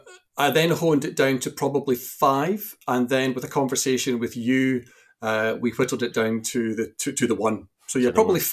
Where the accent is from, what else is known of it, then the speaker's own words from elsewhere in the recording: Scotland, United Kingdom; Next year, I'll have spent more of my life south of the border than north, even though I'm still Scottish. I live in Hampshire.